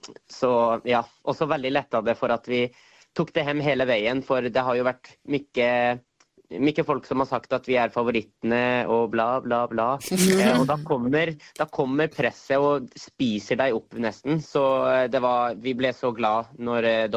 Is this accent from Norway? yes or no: yes; Norway; För vi är ju två norrmän då, som tävlar.